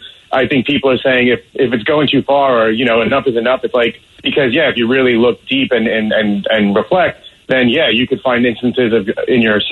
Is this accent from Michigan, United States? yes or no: no; New York City, New York, United States; I mean, personally, I grew up in New York City. I have a lot of cops and firefighters and sanitation in my family, a lot of teachers and nurses.